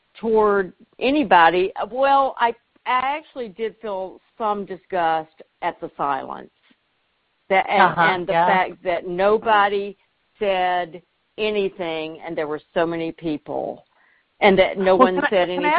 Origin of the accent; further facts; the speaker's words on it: the South, United States; I am from the South